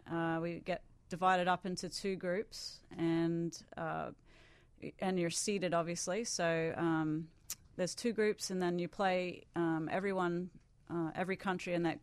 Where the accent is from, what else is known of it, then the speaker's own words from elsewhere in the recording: Australia; Well, when I was growing up in Australia, for the most part of my childhood, we had 2 television stations.